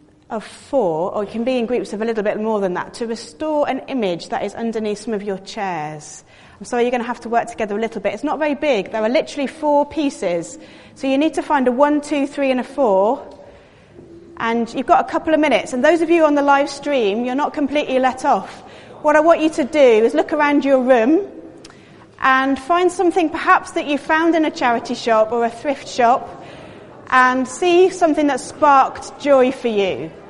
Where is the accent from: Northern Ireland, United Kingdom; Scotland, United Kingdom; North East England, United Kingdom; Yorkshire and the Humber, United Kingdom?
North East England, United Kingdom; Darlington; born there; also born or lived in Derby; now in Cumbria, England; We moved up from Derby. I was born in Darlington. I know a little bit about the northeast, but not Cumbria so well except for holidays.